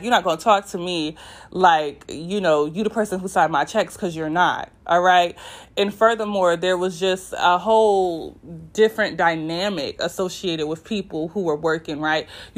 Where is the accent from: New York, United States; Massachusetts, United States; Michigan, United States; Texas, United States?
New York, United States; Rochester; working through the Summer of Opportunity program in my hometown of Rochester.